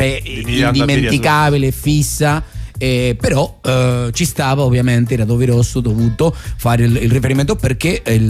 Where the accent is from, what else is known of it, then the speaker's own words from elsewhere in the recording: Argentina; ve lo dico da argentino veramente